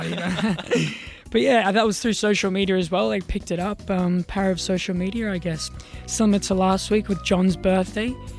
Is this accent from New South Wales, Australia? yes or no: yes; Bondi Beach, New South Wales, Australia; Yeah, Bondi Beach, which do a great drive-in cinema actually on the beach.